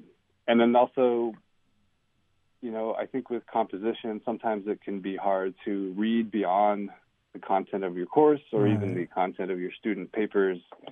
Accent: Window Rock, Arizona, United States; also born or lived in Flagstaff; I did. I grew up in Window Rock and Flagstaff.

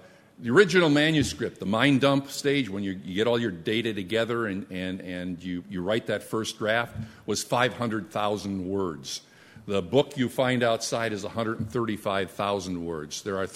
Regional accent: Wisconsin, United States; a small college, Lawrence University in Appleton, Wisconsin, which was near my hometown.

